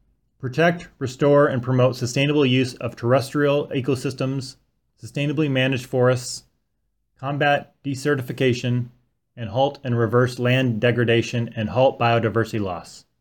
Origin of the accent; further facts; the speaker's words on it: Iowa City, Iowa, United States; I grew up in Iowa City my whole life, and that is where the University of Iowa is located.